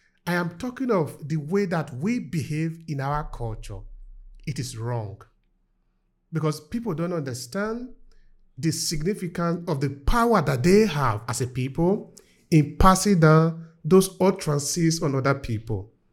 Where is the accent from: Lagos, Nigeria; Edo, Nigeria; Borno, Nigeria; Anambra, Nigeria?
Edo, Nigeria; I come from Nigeria. I come from the south of Nigeria. My people are called Esan, is in Edo State.